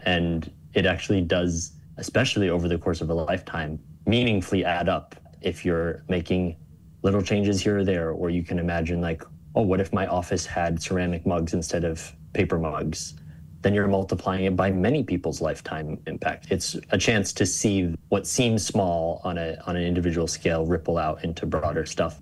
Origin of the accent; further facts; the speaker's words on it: Ann Arbor, Michigan, United States; first the city of Ann Arbor, which is my hometown.